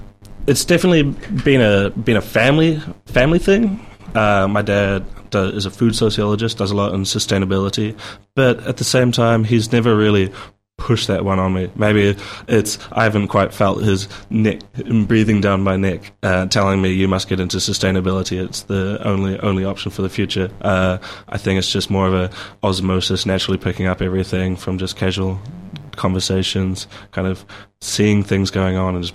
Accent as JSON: {"language": "English", "town": "Christchurch", "region": "Canterbury", "country": "New Zealand", "tie": "born there", "also_born_or_lived": "Wagga Wagga, Australia", "said": "So I was born in Christchurch when my dad was doing his PhD. Quickly moved over to Wagga Wagga in Australia for the first 2 years of my life."}